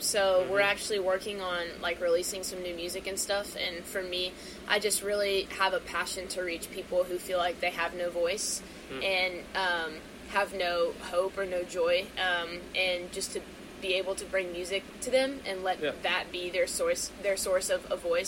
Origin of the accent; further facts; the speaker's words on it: Ohio, United States; I mean, I'm from Ohio, so Ohio State is, like, my, you know, basketball team.